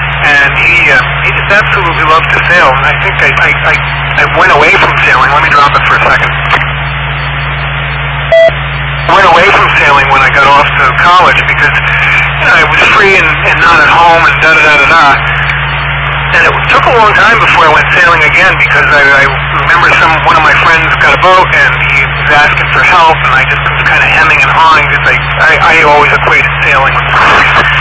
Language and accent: English; Port Washington, United States; Yeah, I grew up sailing here in Port Washington.